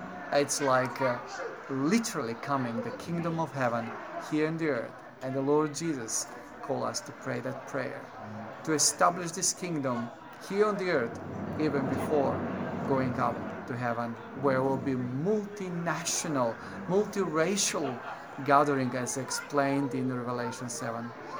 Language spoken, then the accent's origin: English; North Macedonia; I'm from Macedonia.